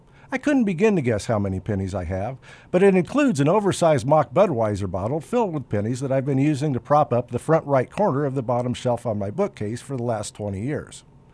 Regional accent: Denver, Colorado, United States; All of this happened in my hometown of Denver, home of the Denver Mint

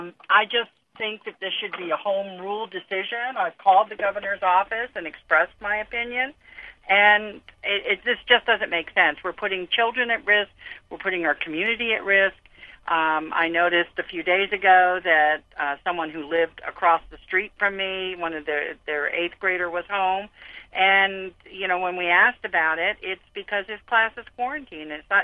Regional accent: Viera, Florida, United States; Hi. Yes, Melanie, I'm from Vieira, not Vieira Beach, just to clarify.

